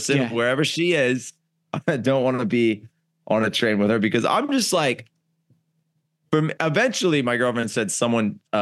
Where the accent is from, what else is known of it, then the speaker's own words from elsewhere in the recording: California, United States; Yeah, I grew up in California and nobody moves fast in California at all.